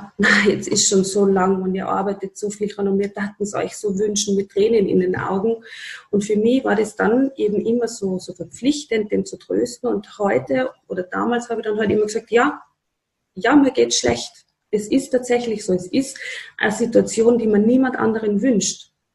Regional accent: Upper Austria, Austria; Viel weiter weg, also in meiner Heimatgemeinde nach Oberösterreich und haben dort dann weitergemacht.

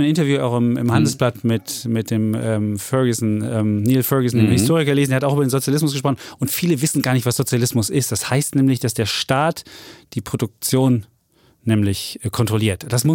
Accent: Leipzig, Saxony, Germany; bei uns in Leipzig

